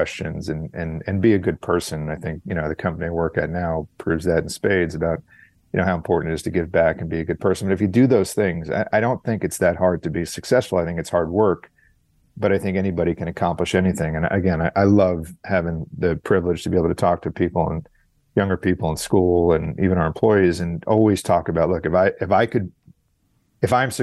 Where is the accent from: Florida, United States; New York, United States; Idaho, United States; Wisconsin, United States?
New York, United States; Yeah, that's right.